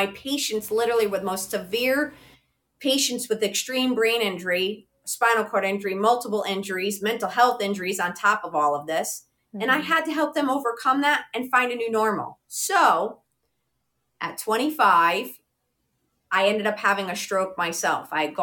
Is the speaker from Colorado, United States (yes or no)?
no; Connecticut, United States; So I grew up in Connecticut. My family's pretty much all Connecticut and New York, and I have cousins in Jersey. So we're pretty much the tri-state area and an Italian family.